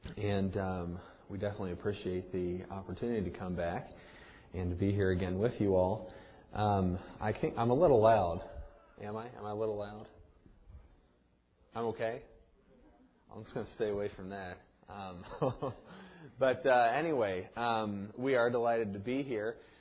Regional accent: United States; as an American over here

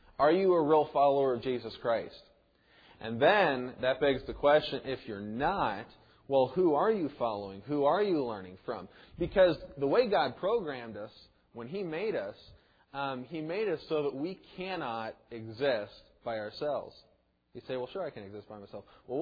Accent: United States; as an American over here

